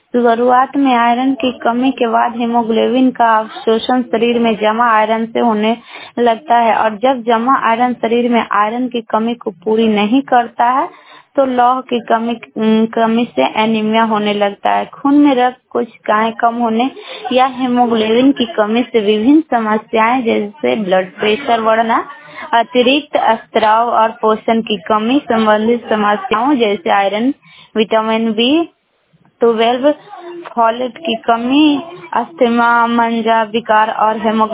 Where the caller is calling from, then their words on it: Nardiganj, Bihar, India; और मैं नारदीगंज प्रखंड से बोल रही हूँ और मेरा जिला नवादा पड़ता है।